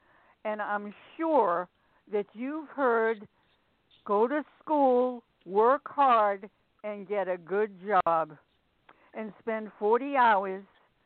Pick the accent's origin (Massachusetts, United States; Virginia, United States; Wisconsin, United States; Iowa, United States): Massachusetts, United States; And I'm from Massachusetts.